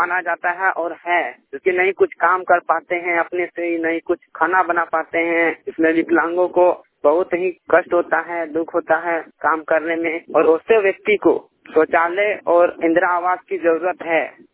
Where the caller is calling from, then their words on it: Dumka, Jharkhand, India; ग्राम post छोटी run मैयार, जिला दुमका, झारखंड से बोल रहा हूँ।